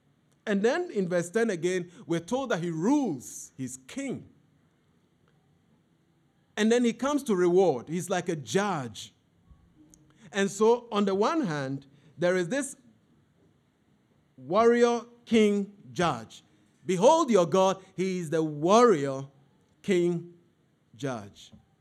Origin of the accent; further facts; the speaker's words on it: Bubuashie, Greater Accra, Ghana; I was a shepherd boy when I was growing up in Bubiashi. I had sheep and I had goat.